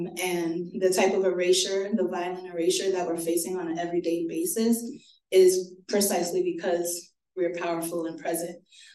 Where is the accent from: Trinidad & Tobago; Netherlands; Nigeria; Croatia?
Trinidad & Tobago; now in Pittsburgh, United States; how did I end up in Pittsburgh? Because I'm from Trinidad